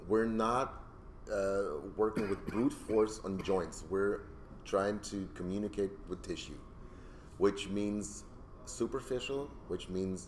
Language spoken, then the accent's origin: English; Berlin, Germany; I'm from Berlin, Germany. Mm-hmm. That's where I'm located. I'm in the dead center of the inner city.